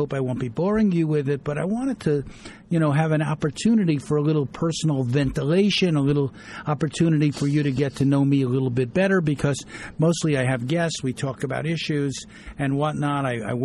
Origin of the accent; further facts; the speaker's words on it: New York, United States; I grew up in the Bronx in a housing project that was built by the unions, by the Amalgamated Clothing Workers Union, called the Amalgamated, and it's still going.